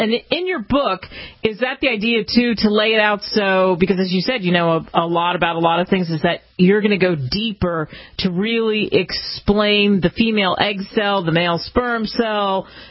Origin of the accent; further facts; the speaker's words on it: Cherry Hill, New Jersey, United States; and I grew up in Cherry Hill, New Jersey, over the bridge from Philly